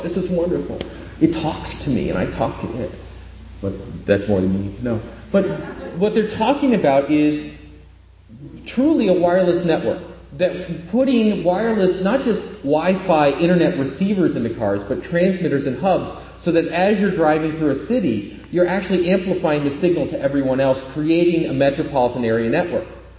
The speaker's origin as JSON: {"language": "English", "town": "Syracuse", "region": "New York", "country": "United States", "said": "Now, I'm from Syracuse, so we know a lot about salt."}